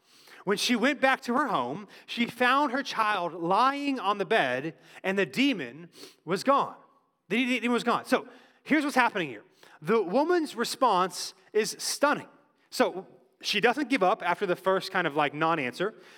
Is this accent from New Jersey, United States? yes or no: no; Cary, North Carolina, United States; when me and my brothers were younger, we grew up in Cary, and my grandparents live in Statesville, so about 2 hours away.